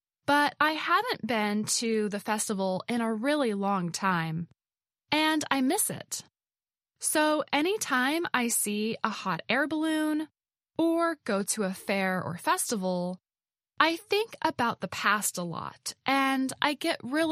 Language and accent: English; West Virginia, United States; In my hometown, in the state of West Virginia, we have a hot air balloon festival.